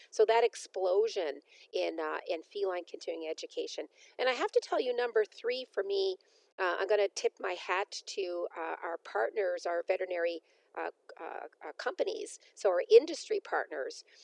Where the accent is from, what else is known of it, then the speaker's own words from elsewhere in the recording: Canada; being a Canadian practitioner